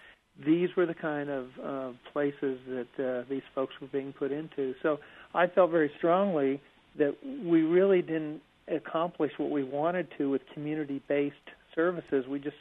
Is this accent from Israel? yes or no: no; Virginia, United States; In Virginia, my home state, we are continually closing down psychiatric beds